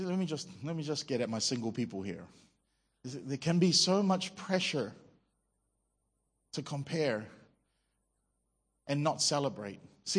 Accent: New Zealand; moved away; also born or lived in Singapore; I lived in Singapore for 8 years. Like, I came from New Zealand. We're so laid back there, right?

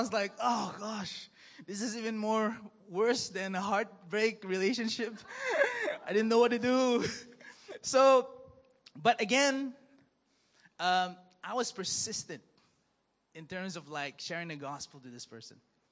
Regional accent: Dubai, United Arab Emirates; Yes, I grew up in Dubai, all right?

